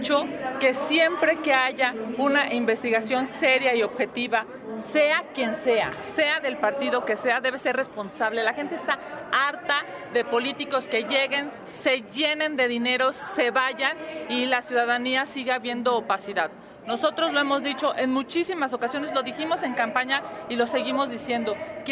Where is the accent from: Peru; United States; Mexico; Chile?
Mexico; como mexicanos